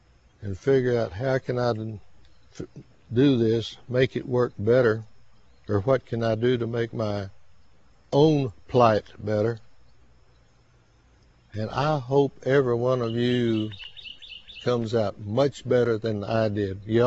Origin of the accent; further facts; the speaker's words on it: Round Rock, Texas, United States; born there; from my home in Austin to where I was born in Round Rock was 15 miles.